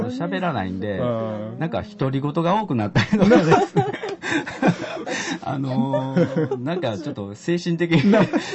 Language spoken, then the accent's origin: Japanese; Kyoto, Japan; also born or lived in Shizuoka; 生まれは修学院なんですけど、はい、ずっと、まあ、1年ぐらいちょっと、仕事の関係で、まあ、静岡の方に行ってたんですけど、まあ、それ以外はずっとこちらの方で、